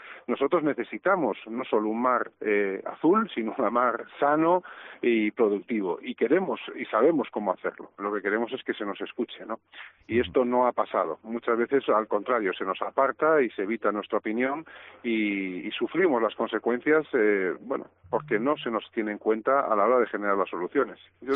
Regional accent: Galicia, Spain; yo vengo de Galicia, en la cornisa cantábrica

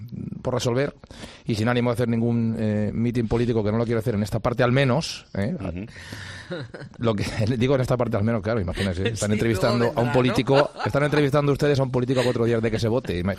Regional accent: Valencian Community, Spain; yo creo que a mi tierra, a la Comunidad Valenciana, ya le toca ser protagonista, ¿no?

